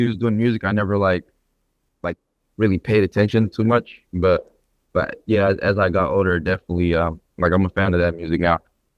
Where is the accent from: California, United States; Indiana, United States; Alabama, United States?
California, United States; Stockton; I grew up in Stockton, California, which in a neighborhood where, you know, there's a lot going on. But as for the household, it was very traditional. Both my parents are very traditional Filipino, old school.